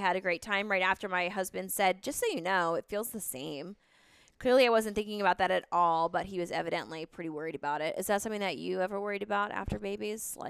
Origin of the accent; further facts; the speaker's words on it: Baltimore, Maryland, United States; I'm from Baltimore. We don't speak English there.